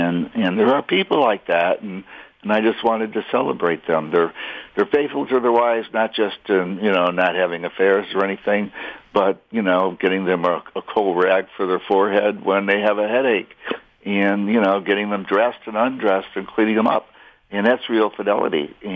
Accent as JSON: {"language": "English", "town": "Chicago", "region": "Illinois", "country": "United States", "tie": "born or raised there", "said": "I'll tell you, I grew up on Addison Street in Southport, two blocks from Cubs Park, Wrigley Field, to the rest of the world."}